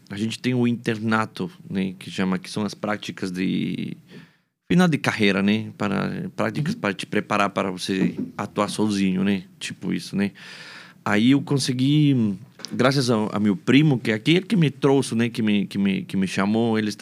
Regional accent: Cuenca, Azuay, Ecuador; Portuguese is a second language; moved away as an adult; now in Belo Horizonte, Brazil; Eu sou do Equador, de Cuenca, né? Já estou aqui no Brasil aproximadamente 10 anos e meio, tá? E toda essa vivência no Brasil foi aqui em Belo Horizonte mesmo, com praticamente mineiro do coração.

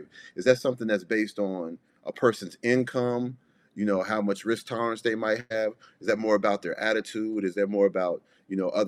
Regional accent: Prince Frederick, Maryland, United States; I'm from Prince Frederick, Maryland.

